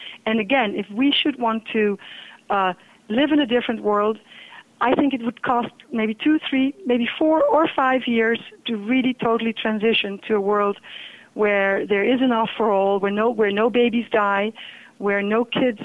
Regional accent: Netherlands; He's from Belgium, and we're from the Netherlands, so that's, I think he lived like about 2 hours away from us.

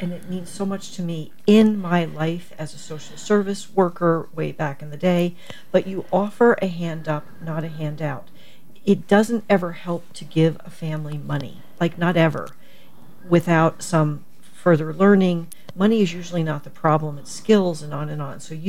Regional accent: New Jersey, United States; I rarely say awful on the show, and I used to say awful because I'm from New Jersey

